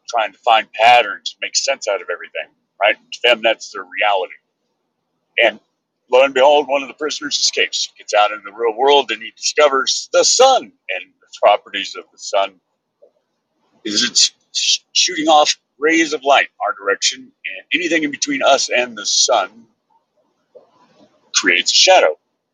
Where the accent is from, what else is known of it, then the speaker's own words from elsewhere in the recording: Texas, United States; but I was growing up in West Texas, and they're not too keen on liberal snowflake artsy stuff